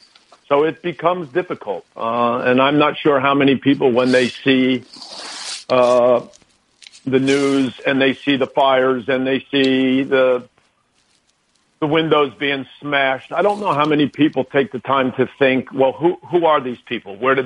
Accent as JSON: {"language": "English", "region": "New Jersey", "country": "United States", "said": "I'm from New Jersey, and there's been peaceful protests in Newark, New Jersey, and Camden, New Jersey."}